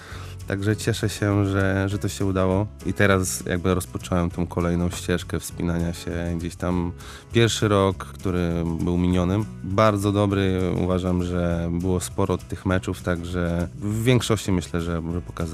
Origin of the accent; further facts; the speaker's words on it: Pomeranian Voivodeship, Poland; my jesteśmy tutaj z Pomorza, z północy, więc mamy